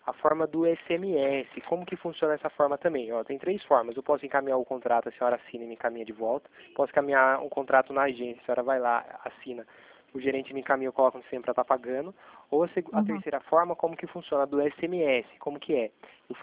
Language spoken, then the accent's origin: Portuguese; Itatiba, São Paulo, Brazil; eu sou daqui de Itatiba.